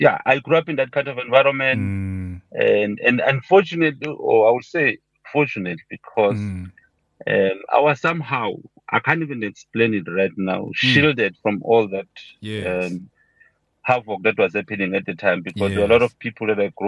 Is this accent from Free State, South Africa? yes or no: no; Durban, KwaZulu-Natal, South Africa; that Zulu part of me. So, I am from Durban.